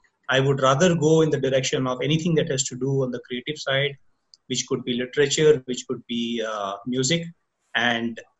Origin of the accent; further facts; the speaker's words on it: Odisha, India; first language Odia; English is a second language; So outside of my mother tongue, which is Odia, and of course, English, Hindi is something that we've learned.